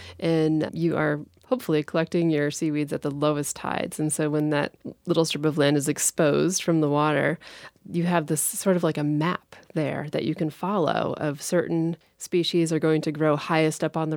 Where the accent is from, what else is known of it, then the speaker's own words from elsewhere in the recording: Northeast, United States; I grew up in the Northeast and spent a lot of time on the ocean, sailing off the coast of Maine and New Hampshire.